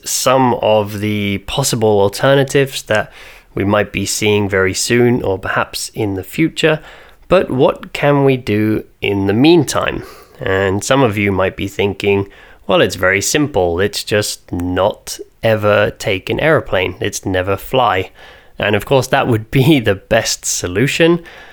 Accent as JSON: {"language": "English", "town": "Norwich", "region": "East of England", "country": "United Kingdom", "said": "where I'm from, I come from Norwich."}